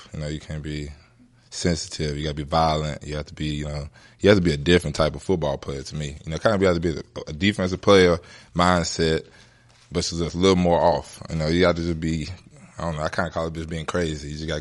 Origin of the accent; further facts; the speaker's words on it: Memphis, Tennessee, United States; You know, he knew I was from Memphis. We kind of talked about, of course, he talked about barbecue.